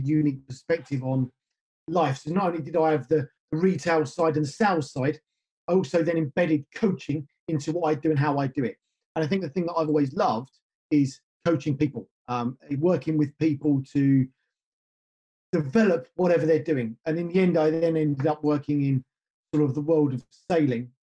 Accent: England, United Kingdom; So I'm based in the UK. I live in the UK. I've lived in the UK most of my life. I grew up just north of London, which most people will probably be aware of.

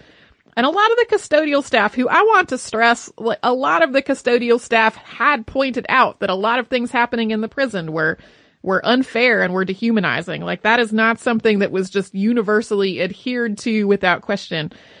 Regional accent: Marion, Massachusetts, United States; now in Newport, United States; I grew up in Marion, Massachusetts, which is the town the captain of the Mary Celeste, Benjamin Briggs, was also from.

